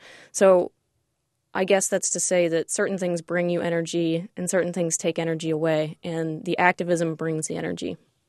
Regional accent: West Virginia, United States; No, I grew up in West Virginia.

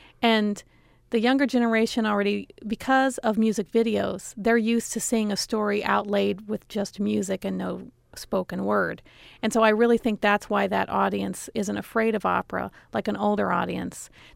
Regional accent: Illinois, United States; I only got positive messages when I was growing up in Iroquois County.

